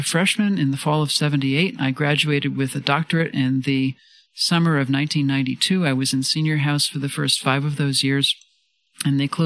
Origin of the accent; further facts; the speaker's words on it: New York City, New York, United States; born there; I was born in New York City to a father who was a mathematician and an athlete